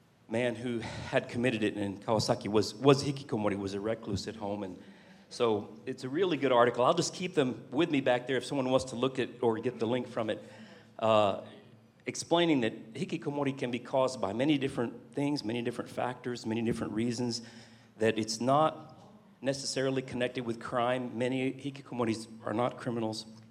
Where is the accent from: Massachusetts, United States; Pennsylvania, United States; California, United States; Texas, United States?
Texas, United States; Houston; also born or lived in Austin; I'm born near Austin, grew up in the Houston area. I've spent many years trying to get rid of my accent so my students will understand me.